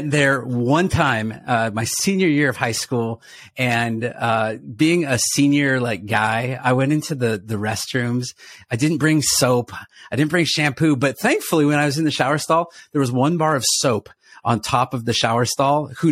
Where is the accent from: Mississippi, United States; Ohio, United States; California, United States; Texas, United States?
California, United States; So I grew up in Orange County, and I'm actually Jewish, which is really fun for a lot of people.